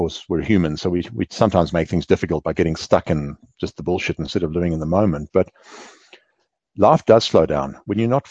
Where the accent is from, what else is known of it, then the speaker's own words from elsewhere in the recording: Auckland, New Zealand; I'm from Auckland.